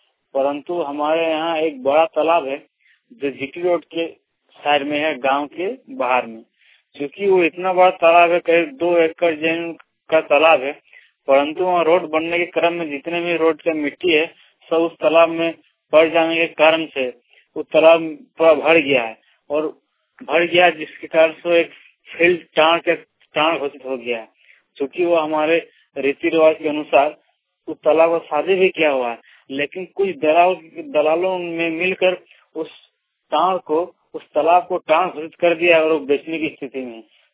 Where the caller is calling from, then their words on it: Udaypur, Jharkhand, India; और मैं उदयपुर से बोल रहा हूँ, धनबाद से।